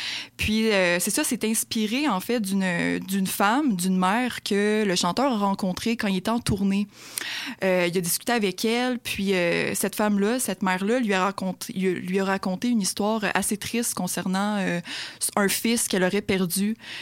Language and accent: French; Thetford Mines, Quebec, Canada; je venais de Thetford Mines, puis qui était une petite ville, puis encore plus petit à côté. Tu sais, moi, j'habitais sur le bord d'un lac